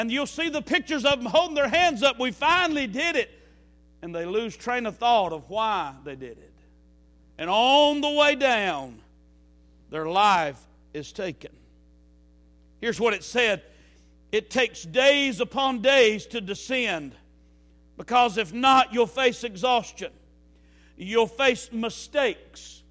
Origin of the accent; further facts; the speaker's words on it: Alabama, United States; Now, I know what you're thinking. I'm from Alabama.